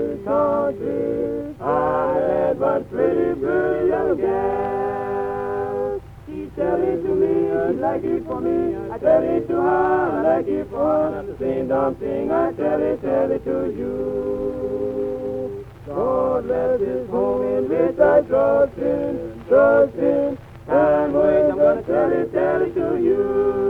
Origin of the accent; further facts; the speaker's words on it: Sanya Creek, Andros, Bahamas; I come from Andros Island, Sanya Creek, the British Bahamas Waters.